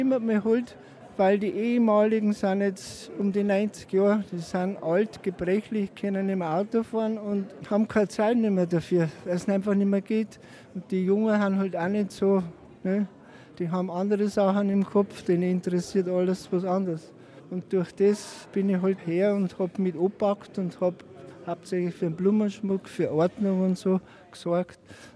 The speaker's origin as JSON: {"language": "German", "town": "Untergrafenried", "region": "Bavaria", "country": "Germany", "tie": "born or raised there", "said": "Ich bin in Untergrafenried geboren, 1946, und habe die Nachkriegszeit da an der Grenze alles als Kind und Jugendlicher miterlebt."}